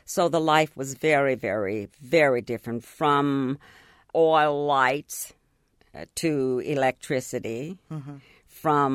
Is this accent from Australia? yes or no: no; Oklahoma City, Oklahoma, United States; also born or lived in Texas; Yeah, in Oklahoma City. But prior to I didn't move to Oklahoma City until I was 10 years old. I lived in Texas, a little place that's not even